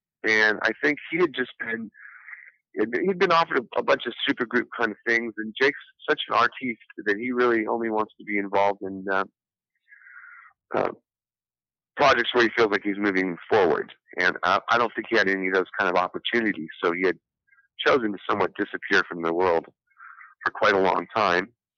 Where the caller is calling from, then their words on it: Las Vegas, Nevada, United States; I'm here in wonderful Las Vegas where the weather's beautiful. Based out of Las Vegas.